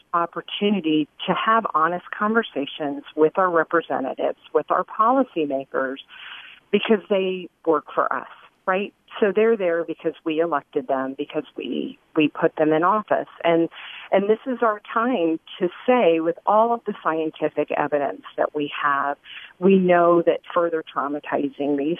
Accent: Miami, Florida, United States; I grew up in Miami in the 1970s and 80s and was there during the time that we had Cuban immigrants and Haitian immigrants arriving on the shores

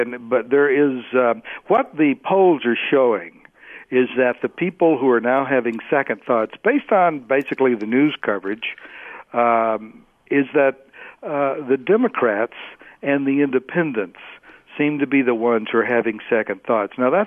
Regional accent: New Jersey, United States; people found out I was from New Jersey, they would say, oh, I love your governor.

